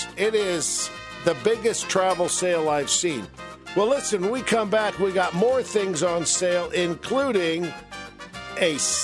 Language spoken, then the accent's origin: English; San Francisco, California, United States; Our family, I grew up in San Francisco. We drove down in 1958 and went to Disneyland.